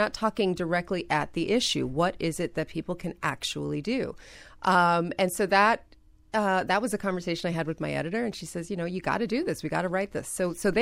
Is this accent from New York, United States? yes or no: yes; New York, United States; No, I'm from New York.